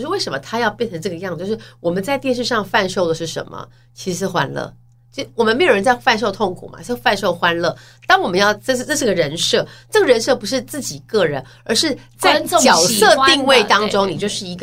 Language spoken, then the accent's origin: Chinese; Taiwan; 我们因为我们从小在台湾就一直不断考试考试